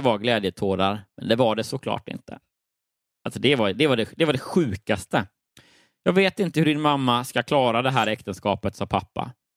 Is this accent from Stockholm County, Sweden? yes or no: no; Lund, Skåne, Sweden; om jag duschade och så hemma i Lund.